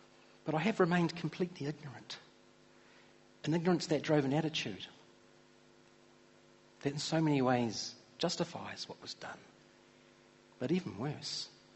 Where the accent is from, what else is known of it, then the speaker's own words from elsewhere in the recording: New Zealand; Because I'm not Māori. But I'm not British or English either. I'm a Pākehā New Zealander.